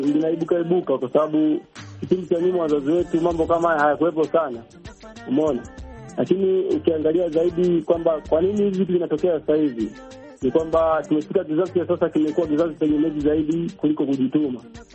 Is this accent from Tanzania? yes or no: yes; Mpwapwa, Dodoma, Tanzania; natokea Dodoma Mpwapwa, ndani Mpwapwa.